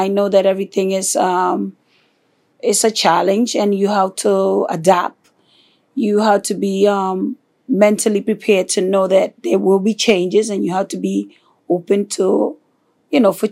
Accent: Honduras; I was born and raised in Honduras, Central America.

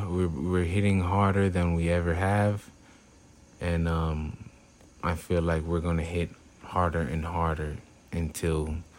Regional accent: The Bronx, New York, United States; That's I'm an actual Black man from born and raised in the Bronx, 24, I've been going through all this.

